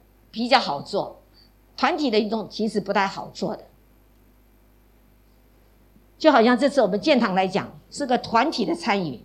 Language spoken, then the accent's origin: Chinese; China; 那我们中国人又是读书觉得很重要